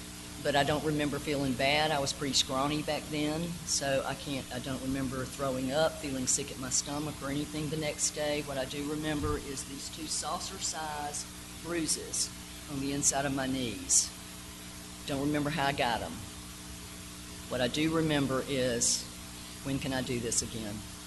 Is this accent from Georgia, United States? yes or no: yes; Atlanta, Georgia, United States; So I grew up in Atlanta, in the city limits of Atlanta, south of Buckhead.